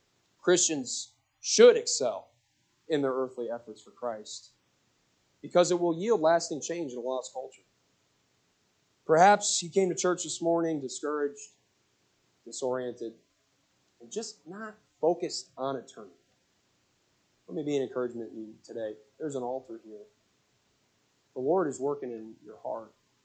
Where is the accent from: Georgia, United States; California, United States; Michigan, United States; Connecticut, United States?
Connecticut, United States; now in Oklahoma City, United States; I'm from Connecticut. I didn't just drive down to Oklahoma City